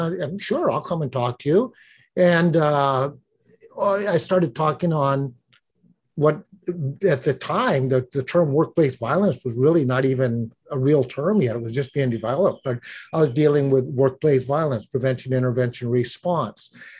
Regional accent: Hawaii, United States; No, I grew up in Hawaii and I joined the Honolulu Police Department way back in 1970.

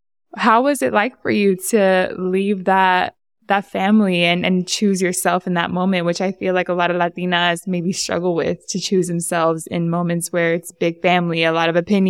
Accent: San Pedro Sula, Cortés, Honduras; as a Honduran woman, I did not grow up in Honduras, but the whole San Pedro family is with me. We're all from San Pedro, which is funny.

